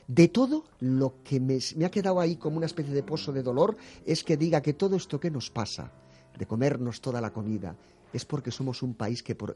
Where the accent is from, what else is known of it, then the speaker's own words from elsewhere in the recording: Spain; Eso somos españoles, sí, sí. No somos, sí, ingleses, os lo decimos.